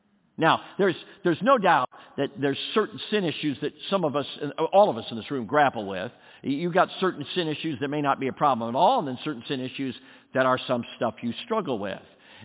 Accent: Ireland; I'm Irish and got red hair.

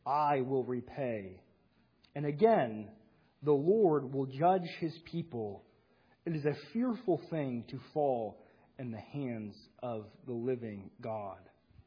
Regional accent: Missouri, United States; a prominent minister in my home state, in Missouri

